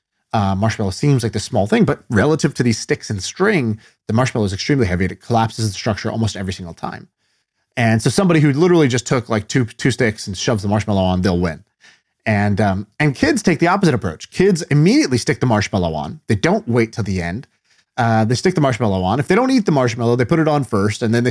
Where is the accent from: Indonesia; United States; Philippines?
Indonesia; born or raised there; also born or lived in China